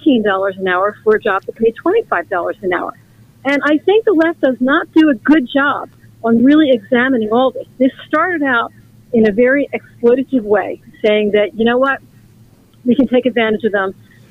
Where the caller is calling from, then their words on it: East Harlem, New York, United States; And I've been living here for a long time.